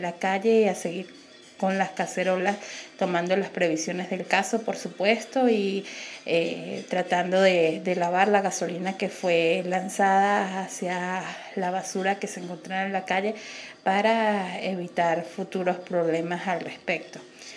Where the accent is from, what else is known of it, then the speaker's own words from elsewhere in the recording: Venezuela; desde San Cristóbal, estado Táchira, que es donde yo me encuentro